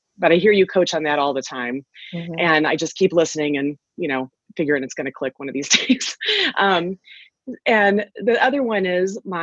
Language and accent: English; Albuquerque, New Mexico, United States; we're from Albuquerque, New Mexico, just staying in Albuquerque